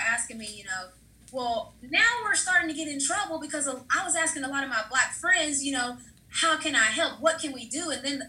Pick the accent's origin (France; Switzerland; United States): United States; West Virginia; But for me, growing up in West Virginia, I'm very familiar with the Confederate flag.